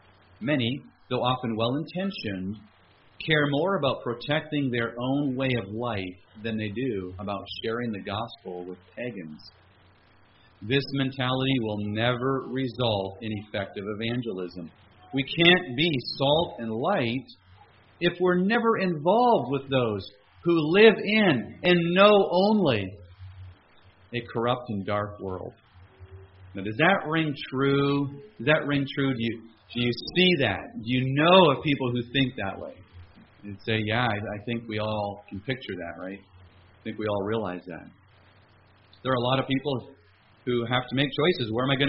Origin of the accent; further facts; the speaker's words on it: Canada; And, you know, here I am. I'm a Canadian.